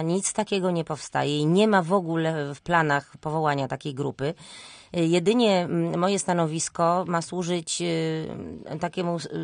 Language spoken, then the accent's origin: Polish; Łódź, Łódź Voivodeship, Poland; na to, że ta Łódź, która kiedyś była bardzo, bardzo przyjazna cudzoziemcom, ja zresztą pamiętam, bo wychowałam się tutaj